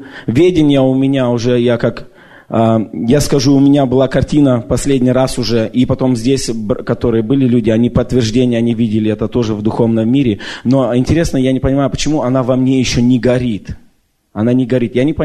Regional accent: Canada; я приехал из Канады.

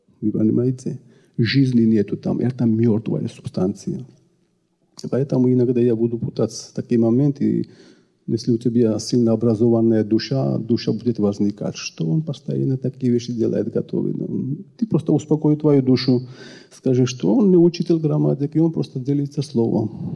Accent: Georgia; Russian is a second language; я из Грузии, я путаю постоянно эти склонения.

